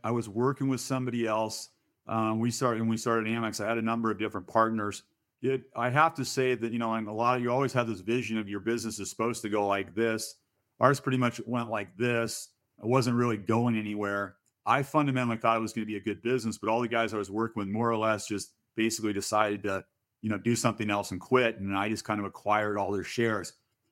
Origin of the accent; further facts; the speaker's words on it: Seattle, Washington, United States; I grew up in Seattle, West Coast.